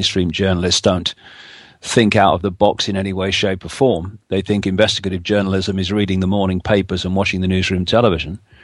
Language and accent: English; Leicester, East Midlands, United Kingdom; born there; I was born in Leicester, England in 1952.